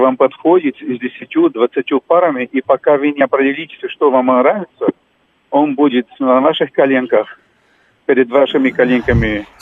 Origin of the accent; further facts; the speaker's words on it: Rio de Janeiro, Brazil; Russian is a second language; now in Russia; Поскольку я сам родом из Бразилии, из города Рио-де-Жанейро